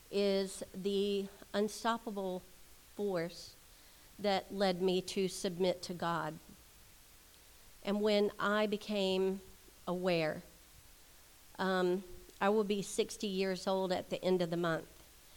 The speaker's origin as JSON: {"language": "English", "town": "Fort McCoy", "region": "Florida", "country": "United States", "tie": "born or raised there", "said": "I was born and raised in Marion County, Fort McCoy area, actually. And I have always enjoyed being in Marion County"}